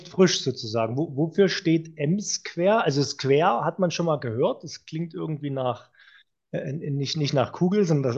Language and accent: German; Freiberg, Saxony, Germany; du bist genauso wie ich eigentlich gebürtiger Sachse aus Freiberg.